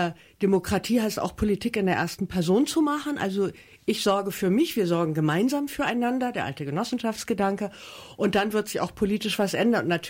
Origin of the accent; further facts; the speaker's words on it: Berlin, Germany; ich komme ja aus Schöneberg